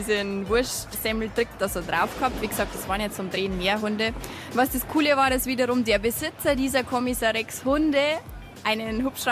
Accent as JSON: {"language": "German", "region": "Bavaria", "country": "Germany", "said": "dass wir Bayern eigentlich so doof sind"}